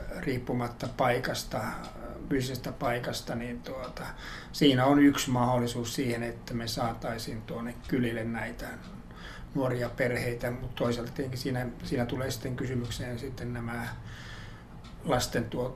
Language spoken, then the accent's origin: Finnish; North Ostrobothnia, Finland; Lähtöisin olen kyllä tuolta Pohjois-Pohjanmaalta maanviljelijäperheestä, eli juuret ovat syvästi tuolla maaseudulla